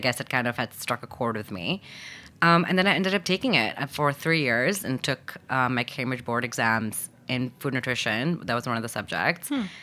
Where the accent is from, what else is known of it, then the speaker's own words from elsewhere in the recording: Pakistan; And so we moved back when I was just one. And then I was raised in Pakistan.